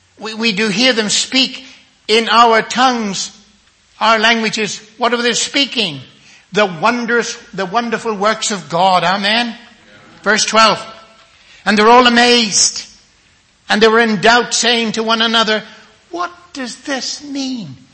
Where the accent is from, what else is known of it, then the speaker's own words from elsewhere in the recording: Northern Ireland, United Kingdom; For a time I was a pastor in Northern Ireland, my home country.